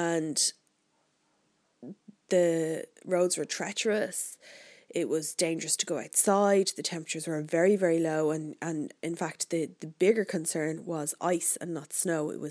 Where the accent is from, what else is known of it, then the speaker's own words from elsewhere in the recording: Ireland; But I'm Irish, so bear in mind, you know, that I can talk about the weather at length.